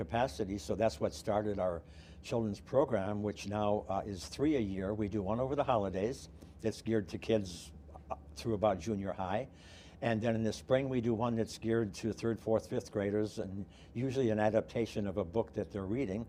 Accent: Minnesota, United States; I'm half Norwegian. My mother is all Norwegian. We were born and raised in Minnesota.

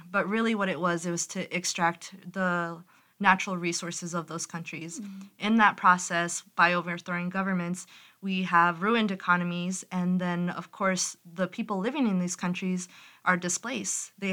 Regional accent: United States; So for me, although, you know, I do recognize myself as Mexican American, Latina, and so forth, first and foremost, I'm an Indigenous woman of the Americas, of Turtle Island.

